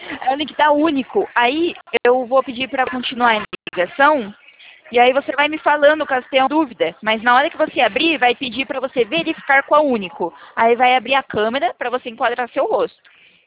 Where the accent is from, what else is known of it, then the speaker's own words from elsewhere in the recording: Americana, São Paulo, Brazil; Eu sou do interior de São Paulo, americana.